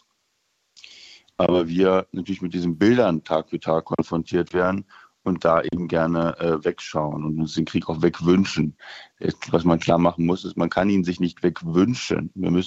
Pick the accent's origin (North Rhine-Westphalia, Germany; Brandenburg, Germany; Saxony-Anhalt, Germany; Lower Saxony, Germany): Saxony-Anhalt, Germany; Ich bin selber aus Sachsen-Anhalt, wo wir glücklicherweise etwas stabiler unterwegs sind.